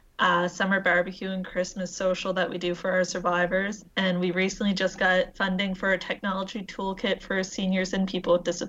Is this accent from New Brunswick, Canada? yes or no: yes; Fredericton, New Brunswick, Canada; I decided I did not want to stay in my hometown. I'm from New Brunswick, and I was like, nope, I want to go. And my parents pretty much said, from Fredericton, yeah.